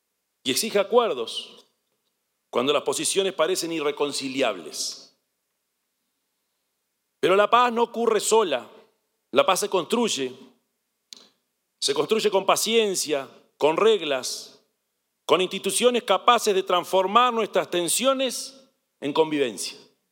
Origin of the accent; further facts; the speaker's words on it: Uruguay; es coherente con una convicción que forma parte de nuestra identidad como uruguayo